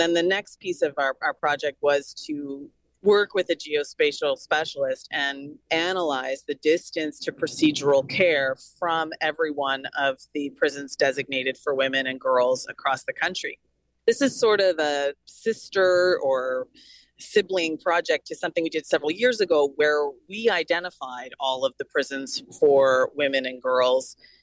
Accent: Fredericton, New Brunswick, Canada; I moved to Fredericton, New Brunswick, which is actually my hometown, to take a job at University of New Brunswick

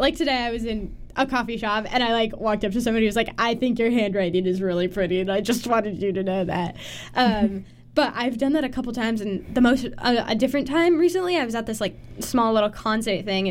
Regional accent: United States; And that's when I tell them I'm American.

